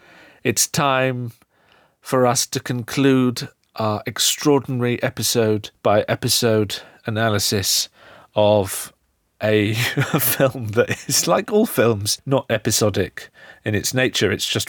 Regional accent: United Kingdom; That makes sense as a British person myself.

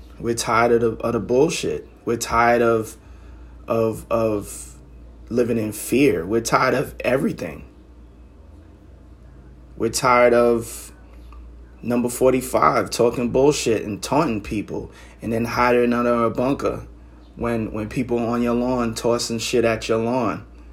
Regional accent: Brooklyn, New York, United States; I grew up in East New York. Brooklyn, New York. I'm a proud Afro-Latino, Black Hispanic, whatever you want to call it, Boricua, Black Puerto Rican

